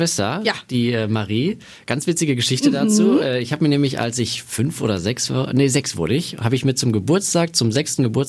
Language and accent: German; North Rhine-Westphalia, Germany; Nein, ich komme aus dem Pott.